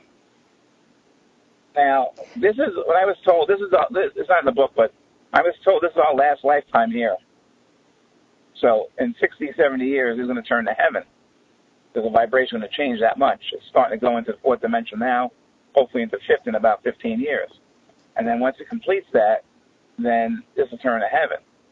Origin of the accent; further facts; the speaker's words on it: Bronx, New York, United States; Now, I'm from the Bronx, right?